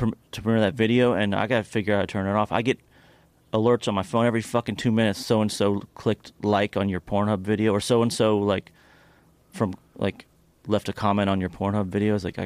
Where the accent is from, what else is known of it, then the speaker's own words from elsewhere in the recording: Kentucky, United States; Kentucky, you know, my home state, is the place where I think it'll be the most.